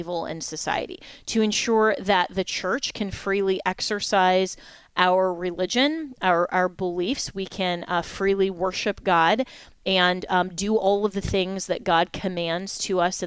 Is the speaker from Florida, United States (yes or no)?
yes; Florida, United States; here in my home state of Florida